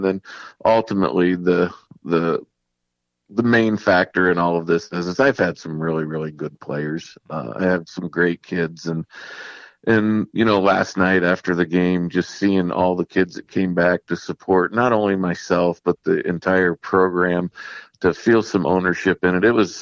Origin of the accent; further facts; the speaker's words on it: Indiana, United States; Well, actually, that came from my family growing up in Indiana.